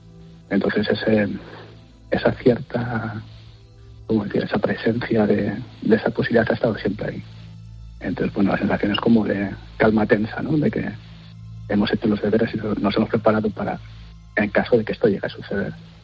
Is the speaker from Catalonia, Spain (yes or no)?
no; Madrid, Community of Madrid, Spain; moved away as an adult; now in Finland; Yo soy de Madrid.